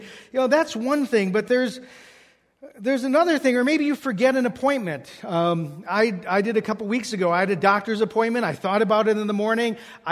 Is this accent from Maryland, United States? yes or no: no; Waukesha, Wisconsin, United States; And I found out that he was coming to my hometown. I lived in Waukesha, Wisconsin.